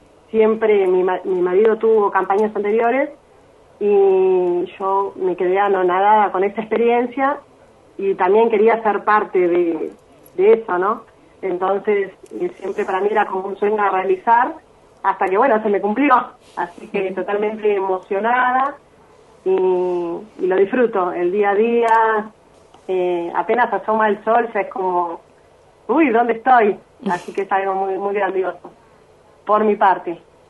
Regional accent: Buenos Aires, Argentina; Yo soy de Buenos Aires

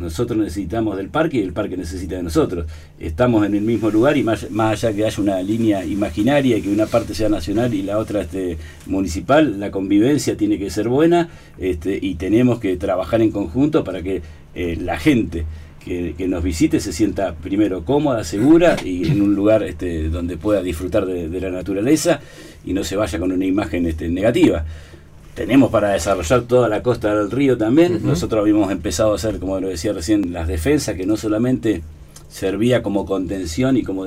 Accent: Lago Puelo, Chubut, Argentina; aparte yo vivo en Lago Puelo, soy de Lago Puelo de toda la vida

